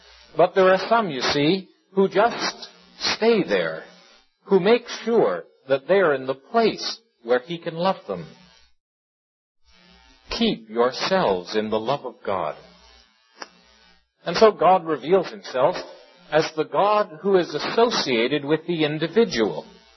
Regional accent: St. Catharines, Ontario, Canada; I come from St. Catharines, Ontario. That's about 12 miles from Niagara Falls.

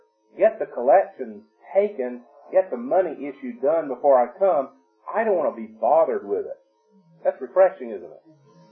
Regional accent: Deep South, United States; I was raised that way. I was raised in the Deep South

